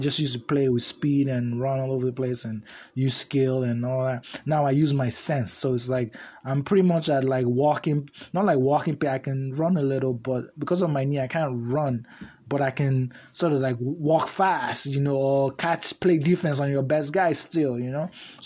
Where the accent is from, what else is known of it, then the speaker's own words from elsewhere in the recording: Nigeria; moved away as an adult; now in United States; I grew up in Nigeria and came here when I was like 23.